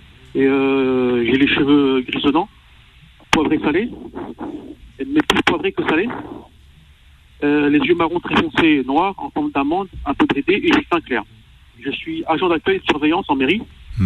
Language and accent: French; France; Je suis français d'ici de France, d'origine algérienne, de la région de Tlemcen, de né de Roma et de mère de Remchi.